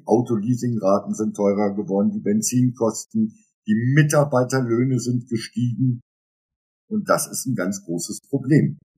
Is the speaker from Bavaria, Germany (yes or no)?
no; Göttingen, Lower Saxony, Germany; Ich komme aus Göttingen, das geht noch.